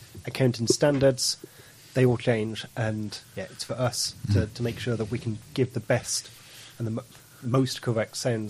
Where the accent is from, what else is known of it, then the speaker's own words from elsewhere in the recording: Cannock, West Midlands, United Kingdom; moved away as an adult; now in Kent, United Kingdom; I'm not originally from Kent. I started off in the West Midlands, Cannock